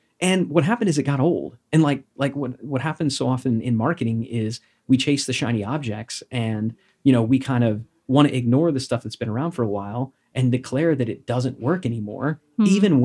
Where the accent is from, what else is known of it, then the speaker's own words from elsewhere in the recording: Texas, United States; I'm going to put on my redneck hat, right? Growing up in Texas, like I'm allowed to say that.